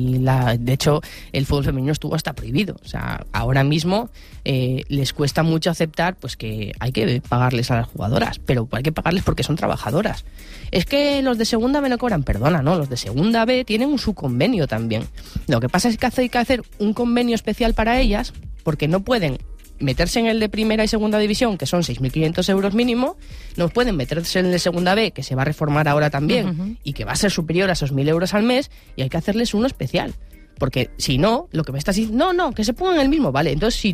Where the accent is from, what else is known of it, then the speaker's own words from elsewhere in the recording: Asturias, Spain; yo soy de Asturias